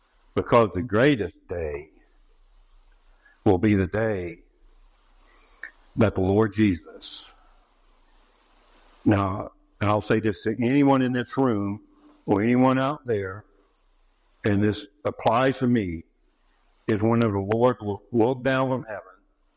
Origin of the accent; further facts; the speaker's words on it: West Virginia, United States; I loved being a young boy growing up in West Virginia.